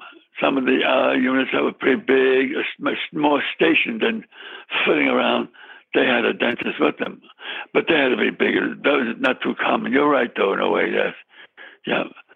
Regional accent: New York City, New York, United States; I was born in the Bronx, Gudhill Road, White Plains Road. Those are my home alleys around by.

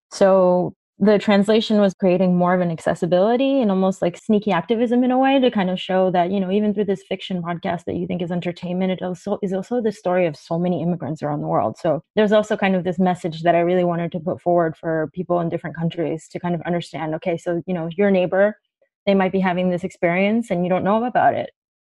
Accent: New York, United States; even when I was growing up in New York

